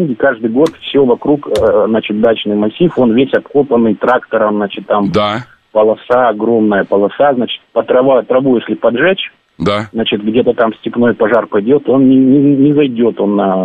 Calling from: Abakan, Khakassia, Russia; Я звоню вам из Абакана.

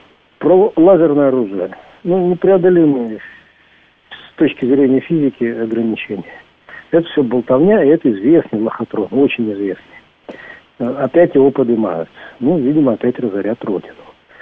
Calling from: Dubai, United Arab Emirates

